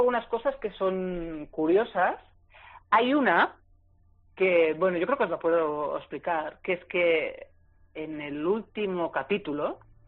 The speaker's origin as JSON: {"language": "Spanish", "town": "Barcelona", "region": "Catalonia", "country": "Spain", "said": "yo soy de Barcelona, entonces tiene como muchas lecturas, ¿no?"}